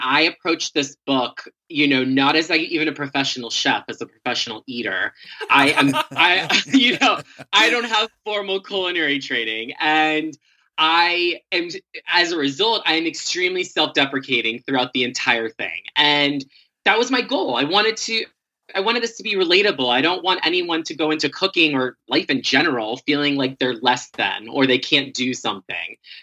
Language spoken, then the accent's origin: English; Florida, United States; No, I grew up in Florida.